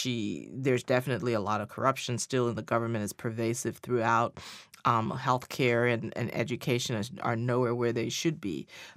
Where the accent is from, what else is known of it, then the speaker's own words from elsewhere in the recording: Liberia; When I was growing up in Liberia